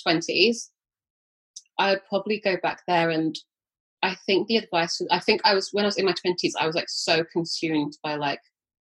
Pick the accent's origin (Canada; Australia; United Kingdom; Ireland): United Kingdom; London; I'm born and raised in London, and I've always felt like I've had to stay in London my whole life or go to like another big city.